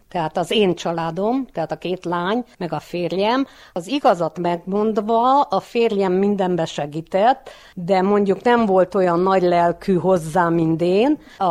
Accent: Gurghiu, Mureș County, Romania; now in Târgu Mureș, Romania; évet Vásárhelyen éltünk, és 13 éve lakunk itthon Disznajón, mivel nagyon, de nagyon szerettem én Disznajót, és mindenhol büszke voltam rá. Mindig dicsekedtem, hogy honnan származok, mert ez egy munkás, szorgalmas emberekkel lakott falu

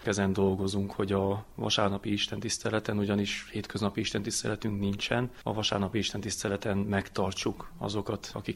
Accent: Sóvárad, Mureș County, Romania; Sóváradon, ahol felnőttem, ott is mindig közmunka volt hirdetve

